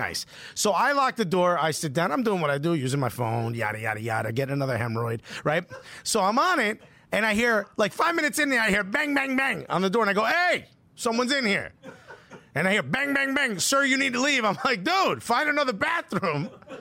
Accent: Newark, New Jersey, United States; Yeah, dude, I grew up in Newark.

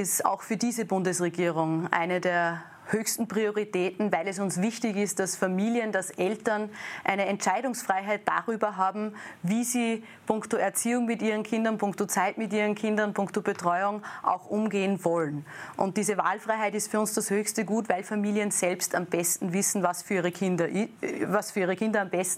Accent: Linz, Upper Austria, Austria; born there; In meiner Geburtsstadt Linz

